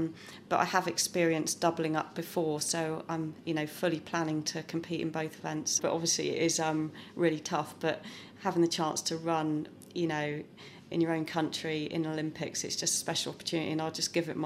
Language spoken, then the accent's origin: English; South West England, United Kingdom; Yeah, it's really important to us because we're from Devon.